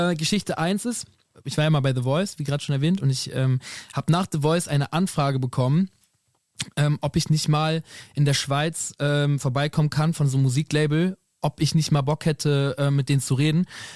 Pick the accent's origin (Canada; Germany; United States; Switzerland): Germany; Hamburg; Weil ich bin hier in Hamburg aufgewachsen